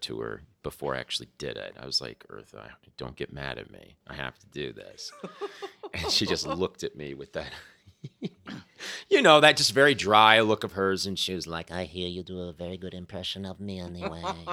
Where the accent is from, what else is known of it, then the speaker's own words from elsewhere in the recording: Florida, United States; I saw that when I was growing up in South Florida